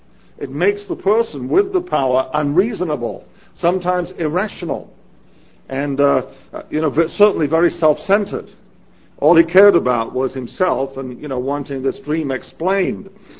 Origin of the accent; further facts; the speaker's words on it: England, United Kingdom; in my case, I grew up in England